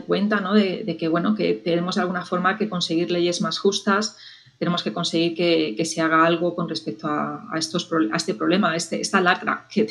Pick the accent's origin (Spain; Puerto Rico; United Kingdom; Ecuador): Spain; año es que se han empezado a contabilizar las mujeres que son asesinadas por violencia de género en mi país